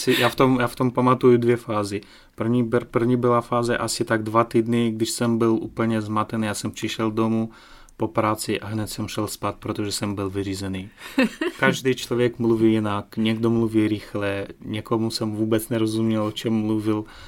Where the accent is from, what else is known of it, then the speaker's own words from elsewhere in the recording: Ukraine; first language Russian; Czech is a second language; já jsem sice z Ukrajiny, ale tam, kde jsem se narodil a chodil do školy a rodina teda, tak my jsme mluvili rusky. Samozřejmě znám i ukrajinský, i ruský